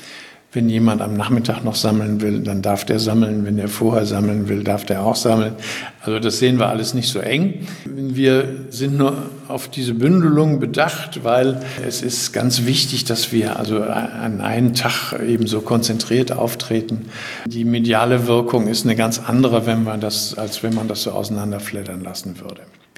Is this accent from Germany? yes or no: yes; Düsseldorf, North Rhine-Westphalia, Germany; Ich stamme aber ursprünglich aus Düsseldorf